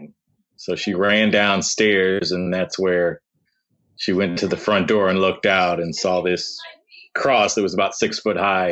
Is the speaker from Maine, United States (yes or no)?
no; Detroit, Michigan, United States; I grew up in Detroit, born 2 weeks after the riots in 1967.